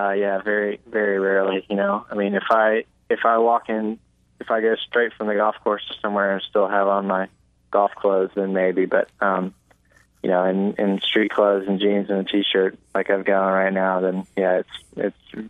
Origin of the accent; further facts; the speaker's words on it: Atlanta, Georgia, United States; You know, I grew up in Atlanta and went to Georgia, and you know, I'm in Atlanta right now.